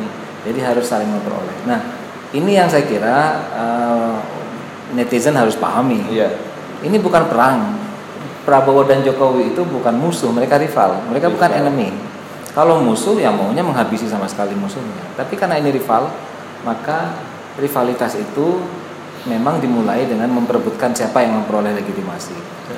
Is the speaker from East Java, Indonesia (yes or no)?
yes; Sumenep, East Java, Indonesia; Di kampung halaman saya di Sumenep